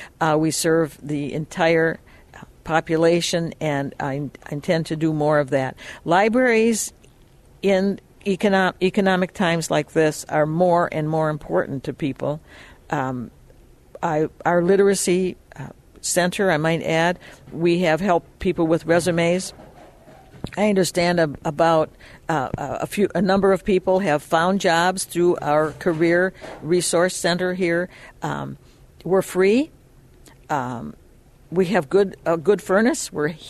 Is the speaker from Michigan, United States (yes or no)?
yes; Detroit, Michigan, United States